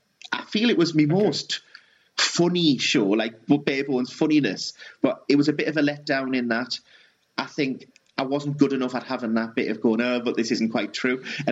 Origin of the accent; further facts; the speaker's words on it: North East England, United Kingdom; We're both from South Tyneside as well, which I think is similar.